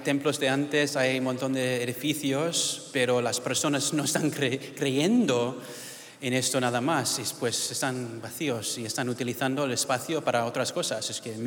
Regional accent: United States; Spanish is a second language; Soy puertorriqueño 100%, pero crecí en los Estados Unidos toda mi vida y tercera generación, pues mal puertorriqueño, lo siento, con la cultura, alcapurrias y venga, todo esto, pero sin el idioma, creciendo aquí.

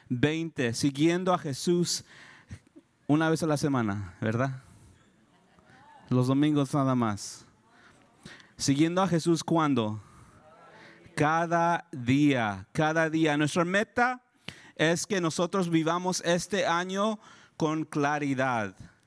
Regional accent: Mexico City, Mexico; born there; yo nací en el 1984 en la Ciudad de México, que antes se decía el Distrito Federal

